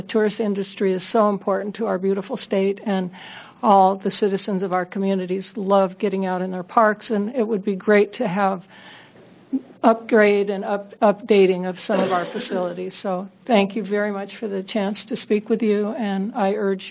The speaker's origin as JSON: {"language": "English", "town": "Eugene", "region": "Oregon", "country": "United States", "said": "I'm from Eugene, Oregon."}